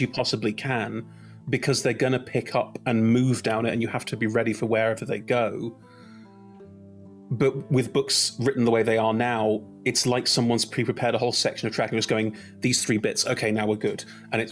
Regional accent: Germany; I watched it in German because I grew up in Germany

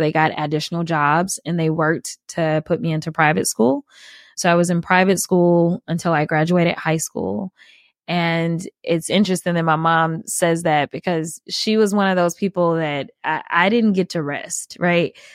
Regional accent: St. Louis, Missouri, United States; And growing up in St. Louis, it's not like I ever saw a Black congresswoman.

